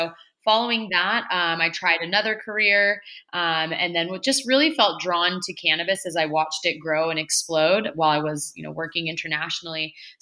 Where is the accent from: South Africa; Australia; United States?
United States; Salt Lake City, Utah; I grew up in Salt Lake City, Utah. So I fit the stereotype, if you know what I mean.